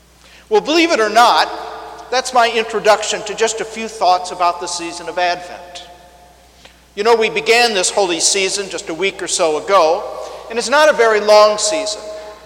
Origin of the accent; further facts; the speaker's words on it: St. Louis, Missouri, United States; now in New Orleans, United States; I was a kid growing up in St. Louis, I was fascinated by the river.